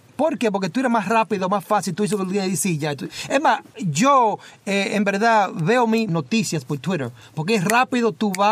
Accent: Dominican Republic; No, eso no es mío, porque yo soy dominicano.

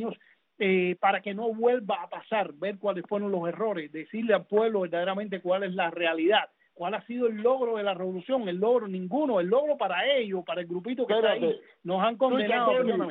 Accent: Cuba; Nosotros como cubanos no tenemos ningún poder para quitar o poner ningún bloqueo.

